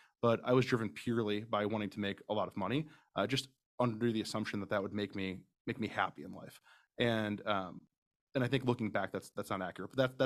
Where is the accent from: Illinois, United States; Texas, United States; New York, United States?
Illinois, United States; Chicago; moved away as an adult; now in Phoenix, United States; Grew up in Chicago, Northwest Side.